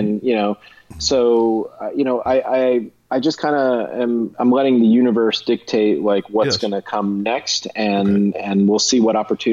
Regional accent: New Jersey, United States; I am from New Jersey, and if you want, you know, I can talk like that too.

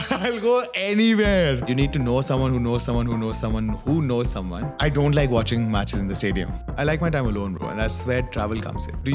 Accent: Jodhpur, Rajasthan, India; I'm from Jodhpur.

